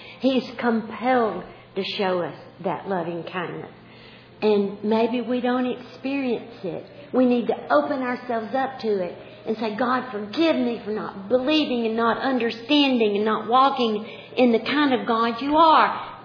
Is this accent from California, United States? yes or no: no; Tennessee, United States; Now, I sound like I'm from Mississippi. I'm really from Tennessee.